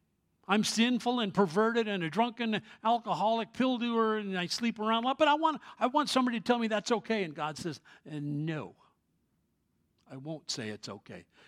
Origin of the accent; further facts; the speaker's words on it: New York City, New York, United States; As a kid, I grew up in New York City